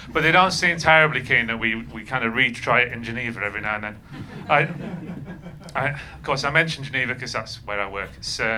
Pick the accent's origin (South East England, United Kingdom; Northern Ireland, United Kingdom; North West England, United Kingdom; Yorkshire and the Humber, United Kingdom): North West England, United Kingdom; Manchester; I grew up in Manchester, actually from there. I don't live there now either, and it was a long time ago.